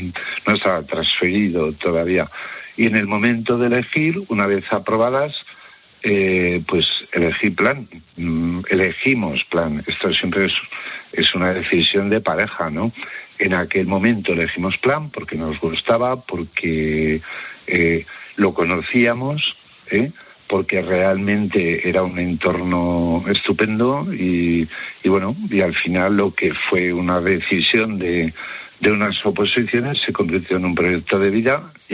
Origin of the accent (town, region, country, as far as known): Huesca, Aragon, Spain; born there